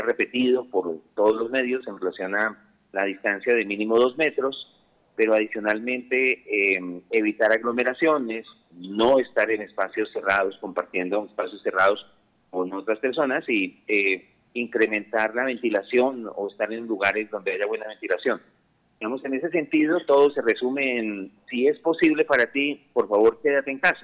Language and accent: Spanish; Colombia; siempre nosotros como colombianos, que somos tan afectuosos